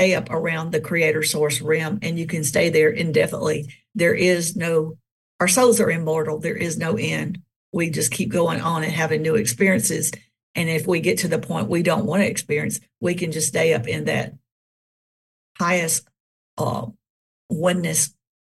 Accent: the South, United States; because I grew up in the Bible Belt in the South, and these things were not topics of conversation

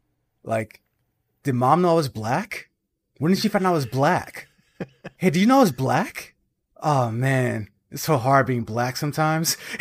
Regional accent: Boston, Massachusetts, United States; I'm from Boston. I meet trans people every day.

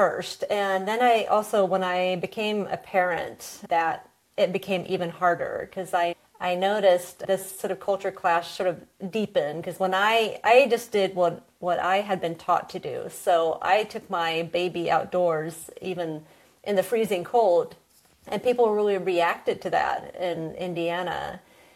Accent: Sweden; I was born and raised here in Sweden, and we do have a very outdoorsy culture.

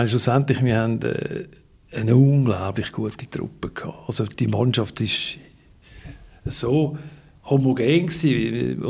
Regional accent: Bülach, Zurich, Switzerland; Weil ich auch in Bülach, wo ich aufgewachsen bin

